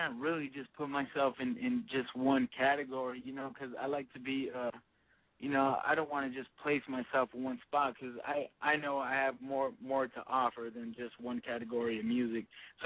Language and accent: English; San Diego, California, United States; I'm from San Diego originally, man, so I just represent that 619.